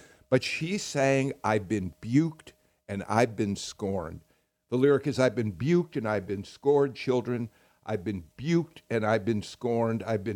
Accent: Chicago, Illinois, United States; You know, I grew up in Chicago, of course

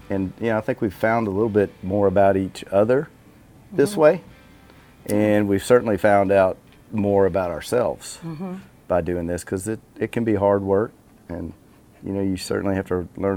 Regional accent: Fort Valley, Georgia, United States; So I'm originally from Fort Valley, which is not far from here

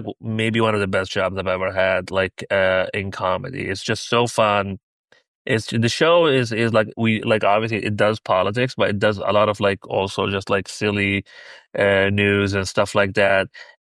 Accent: Libya; also born or lived in Portland / New York; now in United States; like about living in Portland, living in New York, growing up in Libya, all of that stuff, just like being in America and all.

